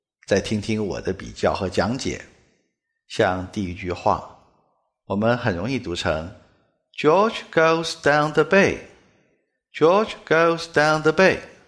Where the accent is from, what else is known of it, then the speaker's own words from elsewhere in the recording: China; 作为中国人，我们说的都是汉语，主要是普通话，也有一些朋友会说方言。